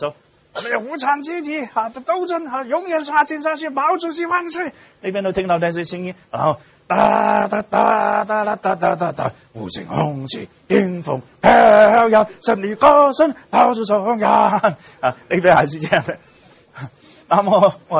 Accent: Hong Kong; 事实上我们在香港出生长大的人我们知道自己是中国人

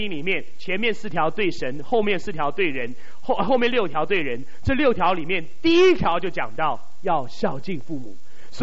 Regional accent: China; 我们中国人的秦始皇以前要找长寿

